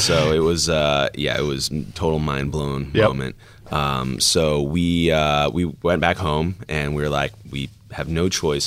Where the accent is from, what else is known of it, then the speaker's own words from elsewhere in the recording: Seattle, Washington, United States; now in Bay Area, United States; Yeah, I've been in the Bay Area for, I think, almost 20 years now. So I grew up in Seattle.